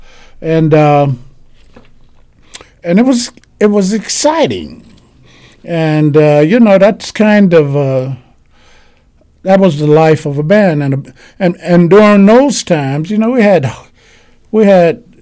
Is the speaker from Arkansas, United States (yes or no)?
yes; Arkansas, United States; I'm from Arkansas, and... you know, summer band was exciting.